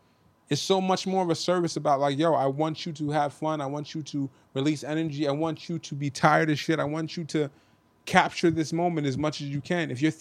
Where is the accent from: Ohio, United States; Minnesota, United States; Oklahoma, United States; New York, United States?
New York, United States; New Rochelle; I'm from New Rochelle, New York, bro.